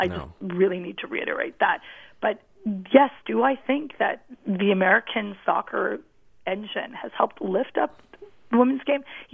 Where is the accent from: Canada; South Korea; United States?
Canada; as a Canadian, I find it hysterically funny that there's people dressed up as bald eagles